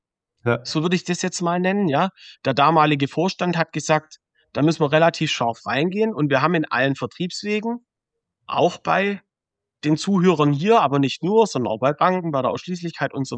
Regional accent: Baden-Württemberg, Germany; Und wir haben uns dann sehr, sehr schnell dazu entschieden, den Lebensmittelpunkt wieder nach Stuttgart zu verlegen oder in den Großraum Stuttgart. Ich komme ja daher. Ich wohne immer noch im gleichen Ort, wo ich aufgewachsen bin.

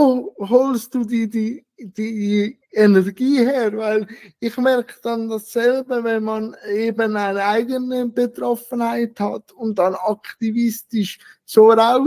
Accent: Switzerland; Also bei uns in der Schweiz

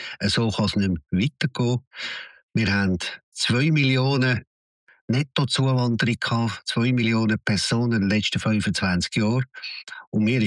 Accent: Switzerland; ich kann das als Schweizer und als Familienvater nicht verantworten

